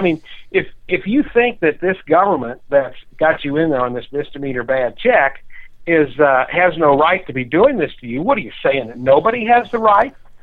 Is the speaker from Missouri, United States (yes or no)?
yes; Jefferson City, Missouri, United States; They happen to be here in my hometown in Jefferson City.